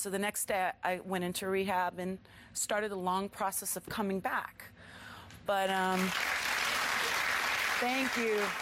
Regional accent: Los Angeles, California, United States; I was pretty young. I grew up here in Los Angeles, California.

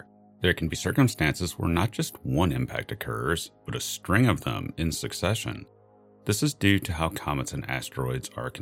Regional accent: Missouri, United States; These are in my home state of Missouri, and I've been to both.

